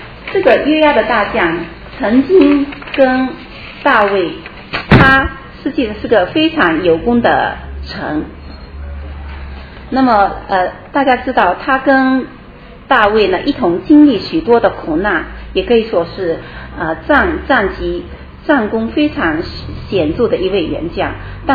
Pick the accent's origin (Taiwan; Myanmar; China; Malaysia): China; 我们中国人会说人之将死其言也善。